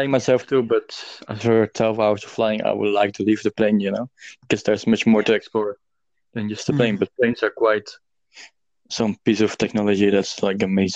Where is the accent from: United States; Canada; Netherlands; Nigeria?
Netherlands; I'm from Netherlands, so I can tell you everything about Netherlands.